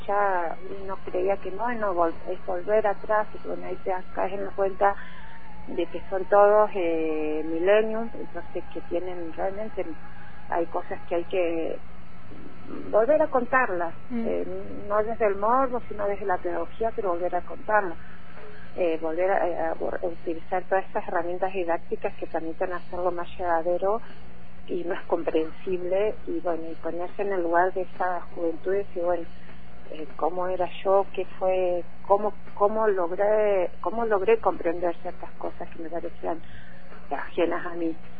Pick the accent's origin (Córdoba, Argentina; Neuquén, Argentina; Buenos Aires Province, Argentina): Neuquén, Argentina; Cutral Có; me emocionó mucho lo que se hizo en Cutralcó, pueblo. En mi pueblo tuve que atravesar la memoria de una forma que fue un... era totalmente silenciado